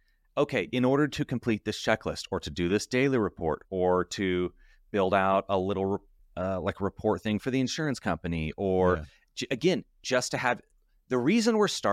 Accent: Midwest, United States; accent: Midwest; I've got this Midwest seemingly neutral accent

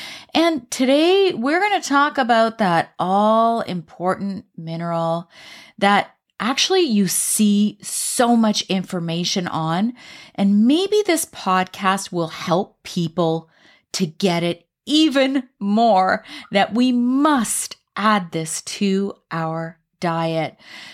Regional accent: Canada; But I am Canadian.

